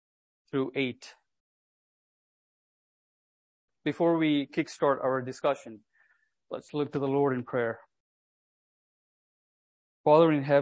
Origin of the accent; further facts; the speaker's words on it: South India, India; now in West Bank, Canada; I love the ocean and the beach and shorelines because I grew up in a small coastal town in South India.